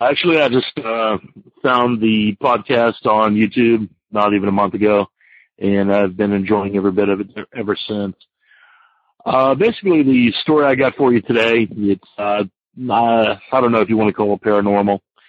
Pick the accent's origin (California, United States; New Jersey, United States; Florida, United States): Florida, United States; Miami; I'm originally from Miami, and I'm in the car scene.